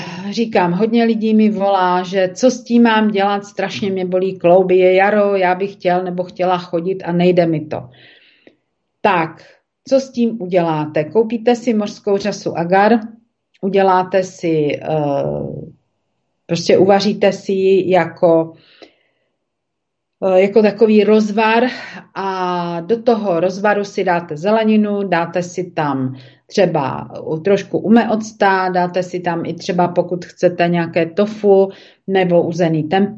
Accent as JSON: {"language": "Czech", "region": "Moravia", "country": "Czechia", "tie": "born or raised there", "said": "aspoň tady u nás na Moravě"}